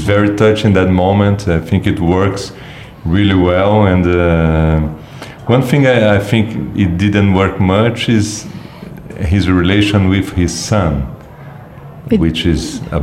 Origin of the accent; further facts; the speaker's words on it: Brazil; from Brazil.